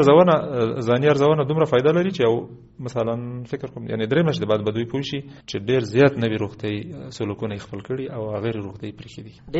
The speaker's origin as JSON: {"language": "Pashto", "region": "Kunar", "country": "Afghanistan", "said": "زه د کونړ یم"}